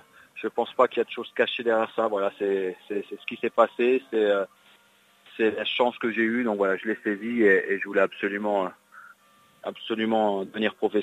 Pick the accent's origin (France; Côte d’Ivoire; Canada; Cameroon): France; rentrer en France, de reprendre un cursus normal, c'est-à-dire dans mon pays d'origine, puisque je suis franco-luxembourgeois.